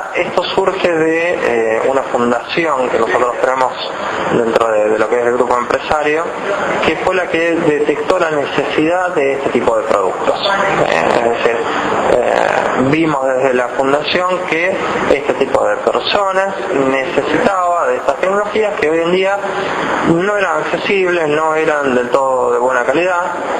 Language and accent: Spanish; Rosario, Santa Fe, Argentina; De Rosario, obviamente.